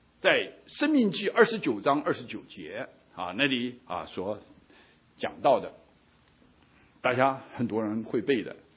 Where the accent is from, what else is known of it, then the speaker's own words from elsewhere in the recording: China; now in United States; 是我们从中国来的